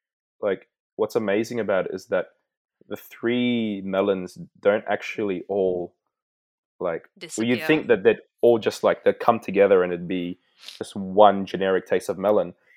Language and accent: English; Philippines; Well, I'm Filipino though